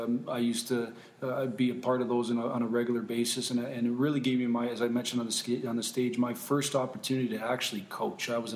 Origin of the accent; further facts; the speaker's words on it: Michigan, United States; I grew up in Michigan, and I had the opportunity to go to a couple of those